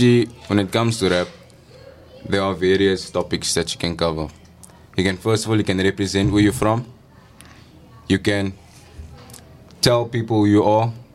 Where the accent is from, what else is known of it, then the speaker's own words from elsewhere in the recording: Strandfontein, Western Cape, South Africa; Well, I'm 16 years old. I'm from Strandfontein Village. I attend Strandfontein High School.